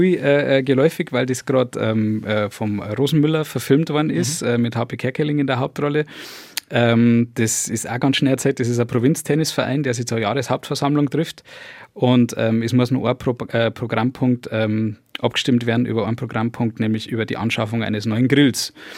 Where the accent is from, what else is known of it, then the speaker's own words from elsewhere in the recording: Bavaria, Germany; ich wollte nicht als Bayer erkannt werden.